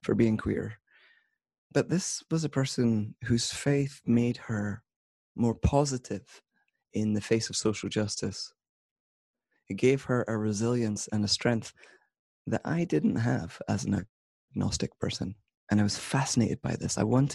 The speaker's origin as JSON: {"language": "English", "town": "Arbroath", "region": "Scotland", "country": "United Kingdom", "tie": "born there", "said": "So 45 years ago, I was born in Scotland in a small town called Arbroath. I didn't grow up religious because my parents quit their faith when I was probably about 6."}